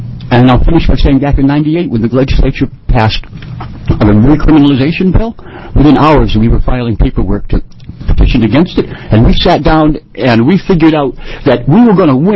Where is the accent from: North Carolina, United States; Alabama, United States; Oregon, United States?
Oregon, United States; Williams; from Williams, Oregon, and I guess I'm a political activist.